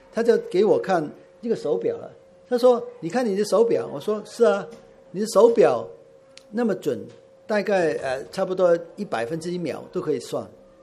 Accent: Guangdong, China; 我们广东人说叫气线，

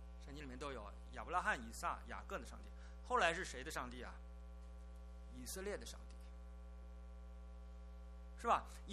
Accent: China; 特别是在北美，我们经常是会有可能读到一些文章配了照片的，说在我们中国人看起来不是那么漂亮的人

